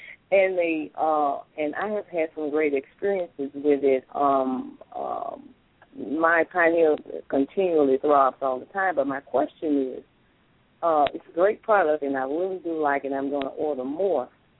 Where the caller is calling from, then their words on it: Tennessee, United States; I'm calling from Tennessee.